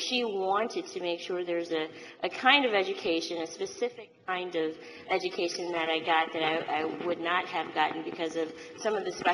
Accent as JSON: {"language": "English", "town": "University City", "region": "Missouri", "country": "United States", "tie": "born or raised there", "said": "And I have to say that I was born and raised in University City."}